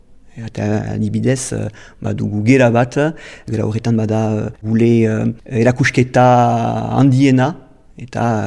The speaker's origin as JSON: {"language": "Basque", "town": "Saint-Palais", "region": "Nouvelle-Aquitaine", "country": "France", "tie": "born or raised there", "said": "Donapauren sortu nintzen, eta bai, handitu nintzen, ere bai, amikuzen. Amikuze, ene herrialdea da, bai."}